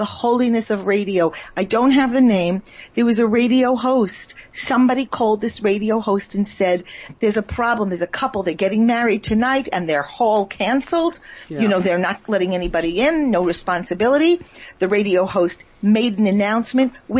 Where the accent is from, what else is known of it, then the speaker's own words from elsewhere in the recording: United States; moved away as an adult; now in Israel; I grew up in America. I lived my first 39 years in America.